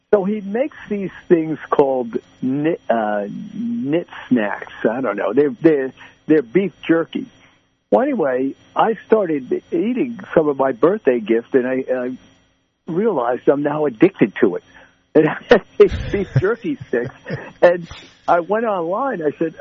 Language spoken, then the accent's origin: English; Texas, United States; But I was reflecting on the fact that, you know, when I grew up down in Texas, you know, it was just, you know, my dad would always go day after day after day, same weather